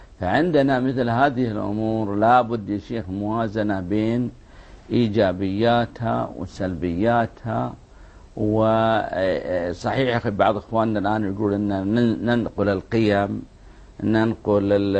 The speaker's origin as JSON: {"language": "Arabic", "country": "Saudi Arabia", "said": "عندنا في المملكة العربية السعودية"}